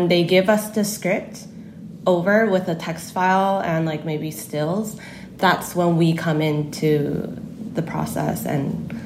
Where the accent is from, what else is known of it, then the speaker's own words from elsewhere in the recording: California, United States; accent: California; English is a second language; my family immigrated to California mm-hmm. when I was like 10. So growing up in Cali, I kind of like have Cali style of English, I guess. I use a lot of California slangs